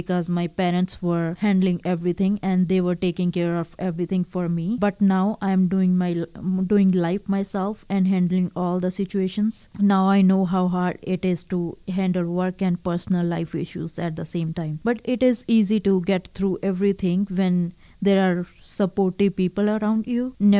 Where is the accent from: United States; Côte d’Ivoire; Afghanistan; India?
India; moved away as an adult; now in Canada; I am originally from India. I came to Canada in September 2019 as a student in Fleming College, Lindsay, Ontario.